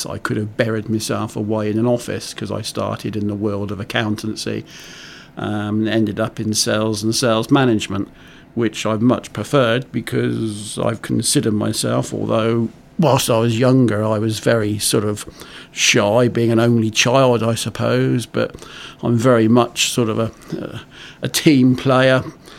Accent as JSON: {"language": "English", "region": "South East England", "country": "United Kingdom", "tie": "born or raised there", "said": "and I came along in 1954. So I'm born and bred on the Isle of Wight."}